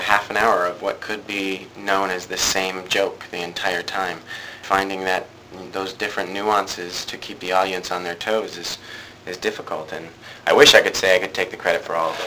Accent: Arizona, United States; So I'm from Arizona, so everyone in Arizona has a swimming pool.

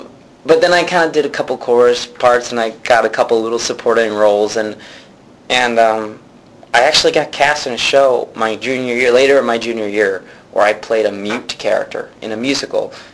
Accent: Texas, United States; In Austin, it's this huge honor.

